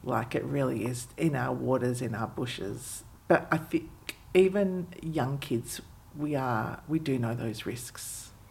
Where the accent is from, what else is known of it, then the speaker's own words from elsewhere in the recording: Perth, Western Australia, Australia; and I grew up in the Perth sun, so you can imagine what it was like.